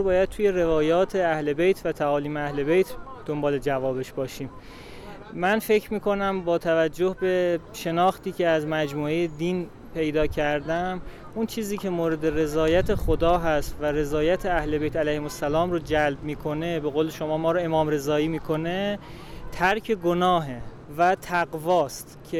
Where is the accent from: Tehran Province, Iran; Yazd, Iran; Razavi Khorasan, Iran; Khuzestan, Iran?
Tehran Province, Iran; Tehran; از تهران اومدم.